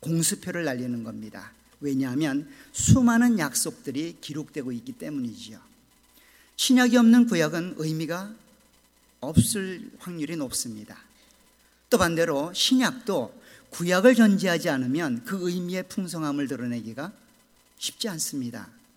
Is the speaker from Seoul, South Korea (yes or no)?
no; North Chungcheong, South Korea; born there; 저는 충북이라는 아주 산골에 태어났기 때문에 아직까지 기억이 되고 있는 걸 보면 촌놈인 건 확실합니다.